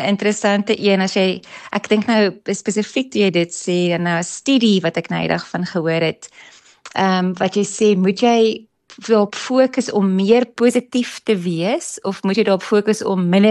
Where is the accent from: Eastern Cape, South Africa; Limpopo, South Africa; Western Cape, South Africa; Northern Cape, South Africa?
Limpopo, South Africa; Marble Hall; now in Pretoria, South Africa; Ek en my man Stefan het vir 'n klomp jaar op Mabelhol geboer met sitrus. Ons het albei groot geword op Mabelhol ook